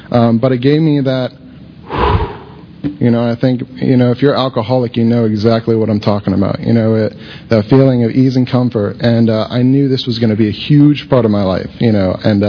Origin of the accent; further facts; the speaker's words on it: Brandon, Florida, United States; I grew up here in Brandon, just a little bit close to Tampa. My family was Lutheran